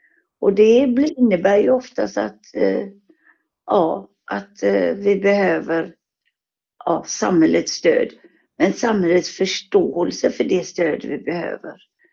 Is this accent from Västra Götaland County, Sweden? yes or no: yes; Gothenburg, Västra Götaland County, Sweden; Vi bor i Munkebäck helt enkelt. Jag är urgöteborgare.